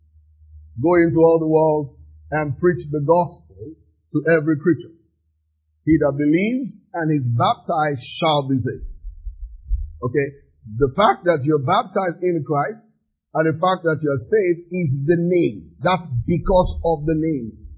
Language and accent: English; Ibadan, Oyo, Nigeria; I am not from Ibadan, but I'm also from Ibadan because I grew up there. In fact, for years, people used to assume I was from Ibadan because many jokes I used to make, I use Ibadan accent.